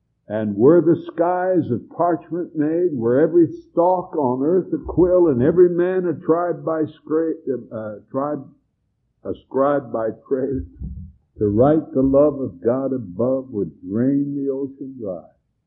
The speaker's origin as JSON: {"language": "English", "region": "Montana", "country": "United States", "tie": "born or raised there", "moved": "as an adult", "lives_now": "Chicago, United States", "said": "45 years ago, I landed in the city of Chicago from my home state of Montana."}